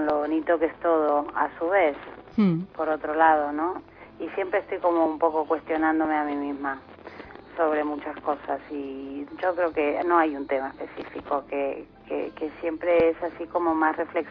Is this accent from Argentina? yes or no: yes; Argentina; now in Spain; Soy argentina, sí, de pura cepa, aunque en Argentina me dicen que ya tengo un acento más españolizado de vez en cuando, pero sí, soy argentina.